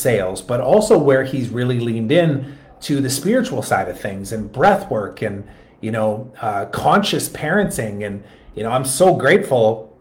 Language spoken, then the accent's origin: English; Kelowna, British Columbia, Canada; we live around the corner, but we're originally from Kelowna in British Columbia in Canada.